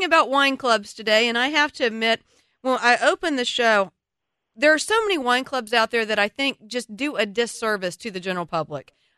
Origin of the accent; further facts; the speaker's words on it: Atlanta, Georgia, United States; I am from Atlanta, Georgia. I barely speak English